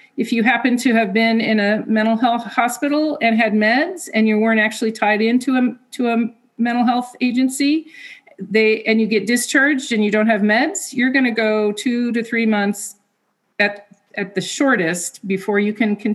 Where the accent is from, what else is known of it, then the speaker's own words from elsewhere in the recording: California, United States; I'm from Southern California, and it just was a big difference here in the mental health services.